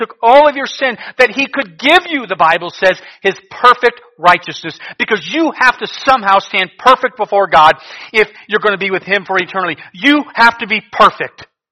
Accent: Cleveland, Ohio, United States; He knew as I was a teenager growing up in Cleveland, I'd be in New Guinea one day.

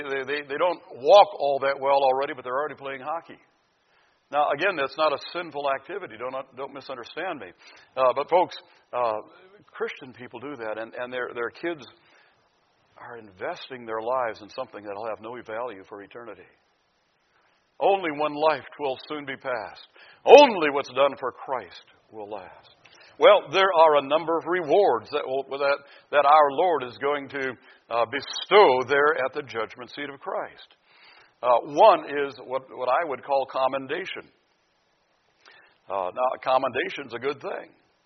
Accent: Pekin, Illinois, United States; also born or lived in Minnesota; I was born in Minnesota. My wife was born in Duluth. But my dad was a pastor, and by the time I was in sixth grade, we had moved to a town called Pekin, Illinois. It's right outside of Peoria.

